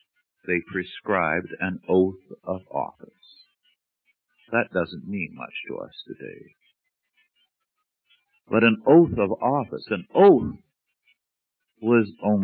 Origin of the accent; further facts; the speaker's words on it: Virginia City, Nevada, United States; born there; I was born there in Virginia City. My father built the house, and he worked as a foreman in the mines.